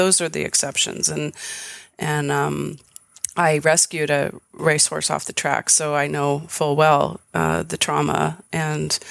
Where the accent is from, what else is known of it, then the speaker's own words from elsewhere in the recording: Long Beach, California, United States; Long Beach, California, Southern California.